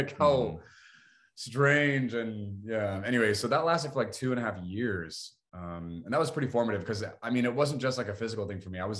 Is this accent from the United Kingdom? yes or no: no; Guam; born there; I was born on Guam, which is a U.S. territory, but a Chamorro island. This is an island in the middle of the Pacific Ocean.